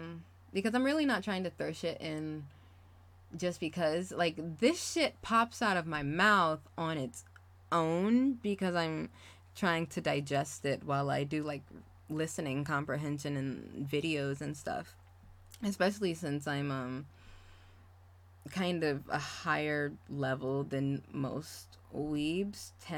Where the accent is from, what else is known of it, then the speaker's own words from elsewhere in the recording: the South, United States; accent: southern; Just like saying nigga, just like using my southern accent sometimes.